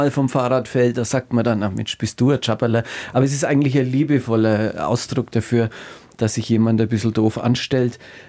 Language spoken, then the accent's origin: German; Bavaria, Germany; accent: Franconian